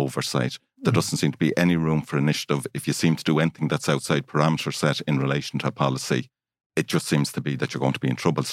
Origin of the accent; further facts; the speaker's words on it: Newport, Connacht, Ireland; also born or lived in Monaghan / Dublin; I was born in Mayo. We lived there for a good few years in Newport, where my father was from.